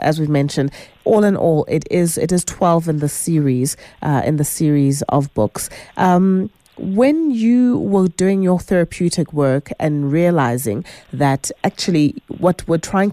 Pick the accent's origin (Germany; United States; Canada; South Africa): South Africa; as a South African